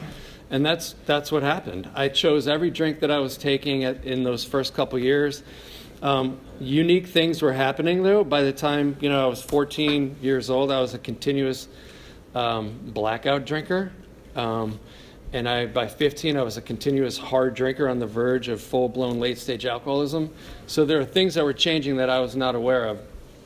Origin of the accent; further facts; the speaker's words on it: Cleveland Heights, Ohio, United States; I grew up in Cleveland Heights